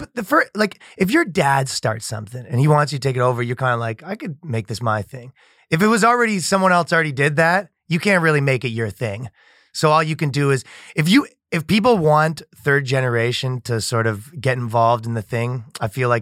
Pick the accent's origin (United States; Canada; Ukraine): Canada; Ajax, Ontario; I'm from Ajax, right outside of Toronto